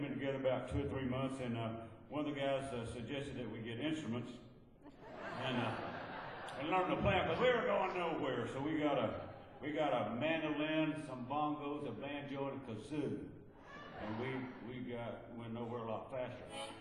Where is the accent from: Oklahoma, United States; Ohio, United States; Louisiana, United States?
Oklahoma, United States; Hugo; also born or lived in Northeast Texas; I grew up in Northeast Texas and Southeast Oklahoma. I grew up outside Hugo, Oklahoma, in this little house.